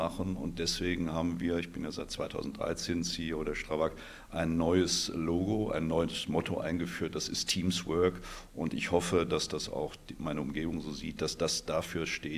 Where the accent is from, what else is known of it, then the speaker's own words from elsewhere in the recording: Germany; moved away as an adult; now in Vienna, Austria; Ich bin inzwischen 17 Jahre in Wien, habe am Anfang sicherlich sprachliche Themen gehabt. Ich glaube inzwischen, das deutsch-österreichische Wörterbuch ganz gut zu beherrschen